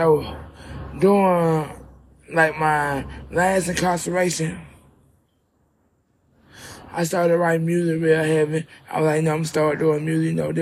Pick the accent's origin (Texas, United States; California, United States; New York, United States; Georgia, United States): Georgia, United States; LaGrange; I'm from LaGrange, Georgia, man. Born and raised in LaGrange, Georgia. You know what I'm saying? Georgia native, you know what I'm saying?